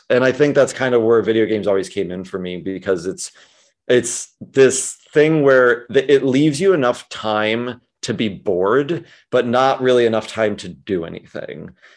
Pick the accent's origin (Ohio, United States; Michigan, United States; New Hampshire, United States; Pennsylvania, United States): Ohio, United States; now in Los Angeles, United States; I could, if I'm from Ohio originally, I was just going to move back and just do work remotely